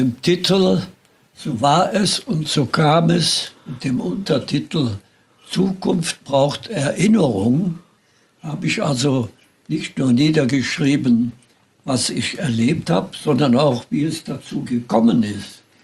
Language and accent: German; Schönau, North Rhine-Westphalia, Germany; Ja, und ich muss dazu sagen, dass ich geboren und groß geworden bin in der Nordeifel, in einem Tal der oberen Erft. Und der Ort hieß Schönau. Der liegt hinter Münstereifel.